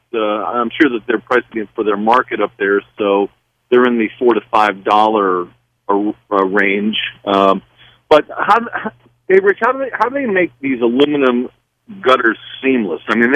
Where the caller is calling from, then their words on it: Maryland, United States; Actually, I'm calling from Maryland.